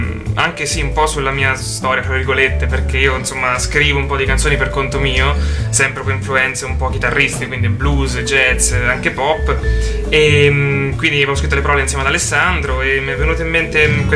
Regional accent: Sigillo, Umbria, Italy; No, sono di Sigillo, però studio a Gualdo.

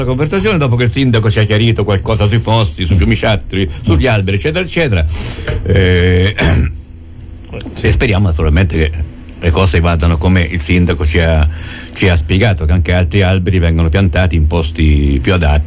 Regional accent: Umbria, Italy; Siamo dell'Umbria verde, siamo forse il comune più verde di tutta quanta l'Umbria.

